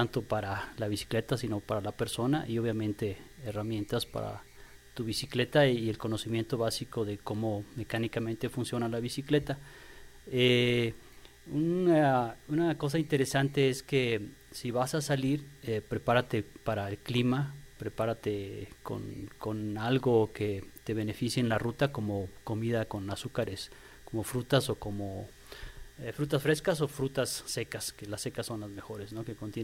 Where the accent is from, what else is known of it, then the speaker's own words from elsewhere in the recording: Mexico; en México casi siempre que consumimos